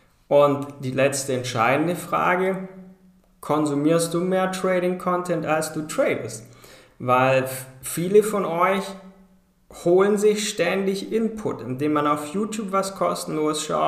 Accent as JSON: {"language": "German", "region": "Southern Germany", "country": "Germany", "said": "ich komme aus Süddeutschland"}